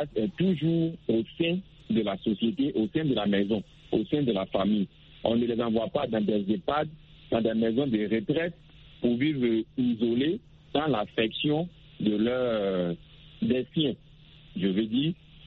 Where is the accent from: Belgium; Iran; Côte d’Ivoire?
Côte d’Ivoire; Donc en fait, chez moi, en Côte d'Ivoire, dans la famille ivoirienne, la personne du troisième âge a toujours sa place.